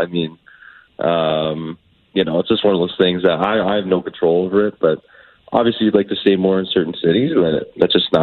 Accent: Canada; I'm Canadian, so.

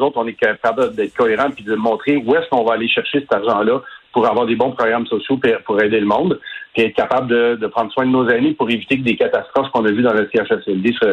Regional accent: Quebec, Canada; Moi, je suis Québécois d'abord et avant tout

